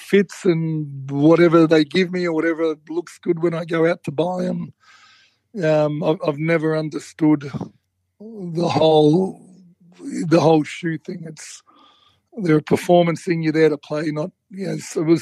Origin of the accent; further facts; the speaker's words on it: Australia; The reason we don't evaluate them as Australian GOATs is because they don't play on our home soil.